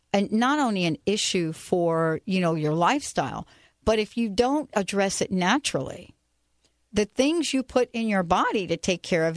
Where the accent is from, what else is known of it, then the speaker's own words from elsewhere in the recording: New Jersey, United States; but I grew up in the Garden State, and I had allergies most of my life.